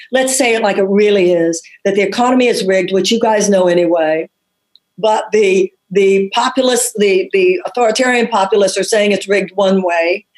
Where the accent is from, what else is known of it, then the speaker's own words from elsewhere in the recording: Texas, United States; I come from Texas.